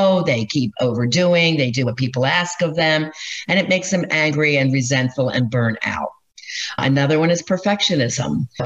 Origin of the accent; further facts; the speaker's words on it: Philadelphia, Pennsylvania, United States; Now, I'm from Philadelphia.